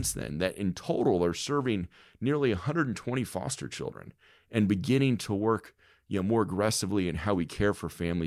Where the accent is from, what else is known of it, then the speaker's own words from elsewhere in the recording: Atlanta, Georgia, United States; No, we grew up in Atlanta, you know, in kind of the Sandy Springs area.